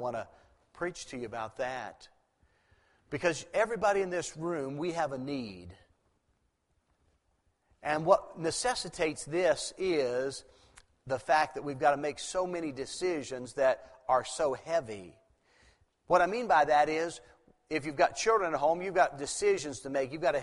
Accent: Ripley, West Virginia, United States; also born or lived in Wheeling; Now, when I grew up in West Virginia. That's where home is. I was born in Wheeling, which is just slightly above Moundsville

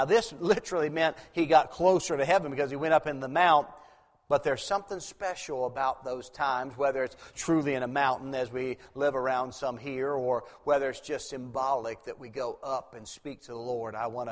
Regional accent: Ripley, West Virginia, United States; also born or lived in Wheeling; Now, when I grew up in West Virginia. That's where home is. I was born in Wheeling, which is just slightly above Moundsville

